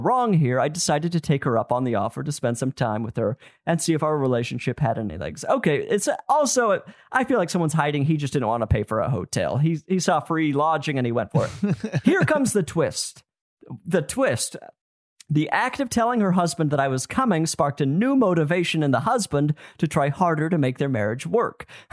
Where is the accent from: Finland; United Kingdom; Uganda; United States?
United States; Los Angeles, California; She was visiting my hometown of Los Angeles, where she